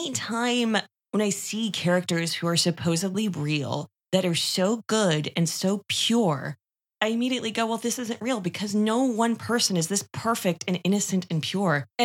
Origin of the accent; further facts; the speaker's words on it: Canada; we are Canadian